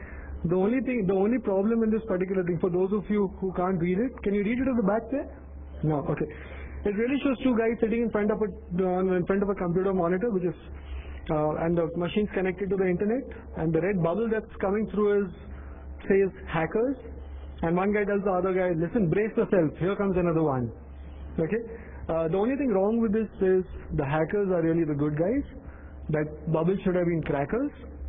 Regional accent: India; just because I'm here from India, it doesn't mean that this session is going to cover stuff like how to protect yourself from a malicious snake charmer

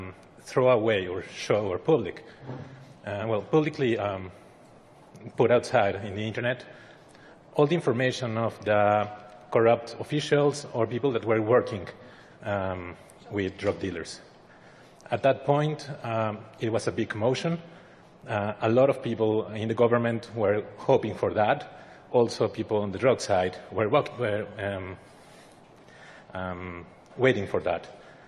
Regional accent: Mexico; I'm from Mexico, and at the beginning of the year, we were having a big war on drugs at this point.

